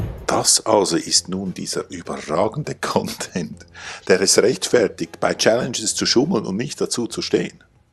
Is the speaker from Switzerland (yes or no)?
yes; Switzerland; Ich bin Schweizer.